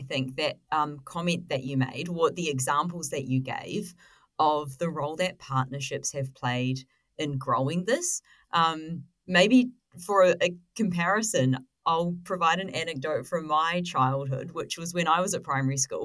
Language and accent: English; Christchurch, Canterbury, New Zealand; I was back in my hometown in Ōtautahi, Christchurch in Aotearoa, New Zealand recently